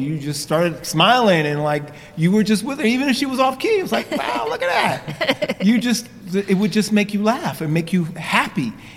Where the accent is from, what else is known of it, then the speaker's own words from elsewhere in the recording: New York, United States; I grew up in New York, but my roots are in South Carolina. My parents are from South Carolina